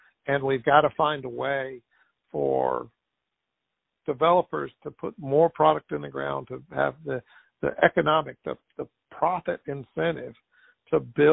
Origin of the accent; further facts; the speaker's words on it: Alabama, United States; I'm originally from Alabama, so one of those areas, ironically, is in Gulf Shores, Alabama.